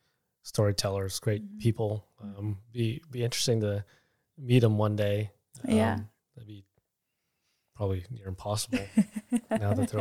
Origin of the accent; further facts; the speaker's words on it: Philippines; I'm Filipino, so it was naturally interesting to watch